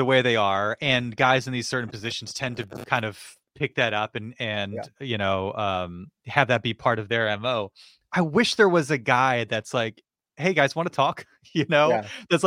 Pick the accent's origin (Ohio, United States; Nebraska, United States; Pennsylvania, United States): Pennsylvania, United States; Philadelphia; I feel like, I'm from Philadelphia, I follow, you know, all the media outlets.